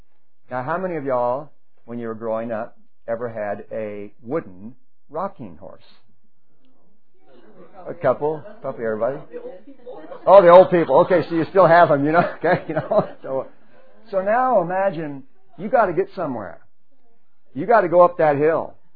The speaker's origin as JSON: {"language": "English", "town": "San Antonio", "region": "Texas", "country": "United States", "tie": "born or raised there", "said": "We used to ride horses a lot back when I was growing up in San Antonio"}